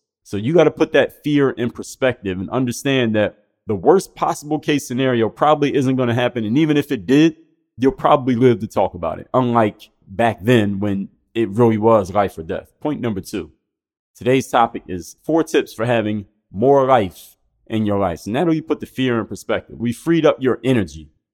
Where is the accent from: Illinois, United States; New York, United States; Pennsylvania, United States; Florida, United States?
Pennsylvania, United States; Philadelphia; And Philadelphia is a great city. I'm from Philadelphia.